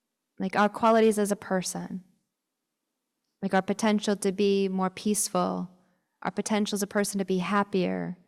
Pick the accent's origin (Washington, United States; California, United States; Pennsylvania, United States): Washington, United States; Seattle; I remember one of the first Buddhist centers that I attended, it was where I grew up in Seattle.